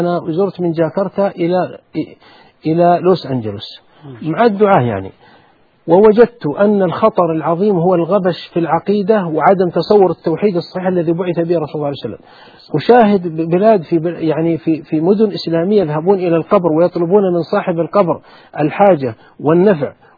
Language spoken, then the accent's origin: Arabic; Saudi Arabia; عندنا في السعودية يقول